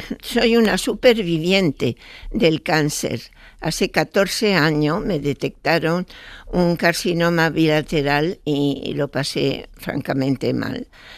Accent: Casablanca, Casablanca-Settat, Morocco; also born or lived in Larache; yo nací en Larache, que es protectorado español, pero en el 49 mi padre le pide a su hermana, que vivía en Casablanca, que le buscase un trabajo para poder cruzar a la frontera francesa.

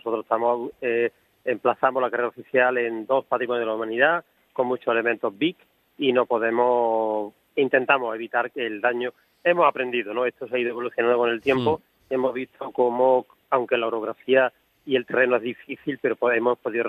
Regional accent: Córdoba, Andalusia, Spain; Claro que sí, soy cordobés.

